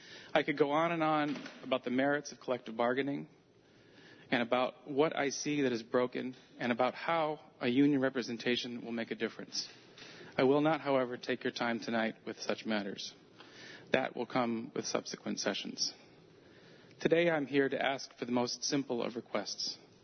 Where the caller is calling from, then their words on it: Brooktondale, New York, United States; I'm coming from Brooktondale, so in Tompkins County.